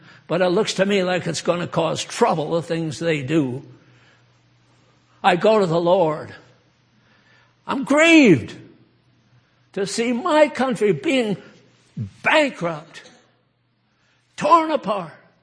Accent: Maine, United States; born there; I was born in Maine. I'm a New England Yankee.

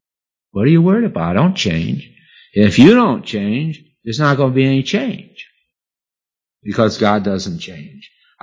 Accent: New York, United States; I was raised in Long Island Sound, almost on the beach.

